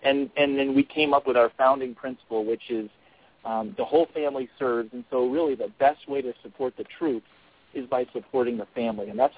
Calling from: Colorado Springs, Colorado, United States; So I'm calling you from Colorado Springs, Colorado, which Project Sanctuary is a Colorado-based organization, though we serve families nationwide.

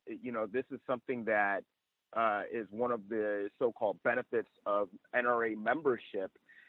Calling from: Chino Hills, California, United States; Yeah, this is … I'm reporting from Chino Hills, California.

